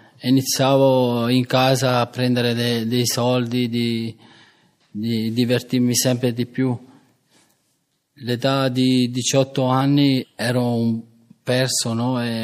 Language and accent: Italian; Naples, Campania, Italy; ho 35 anni, vengo da Napoli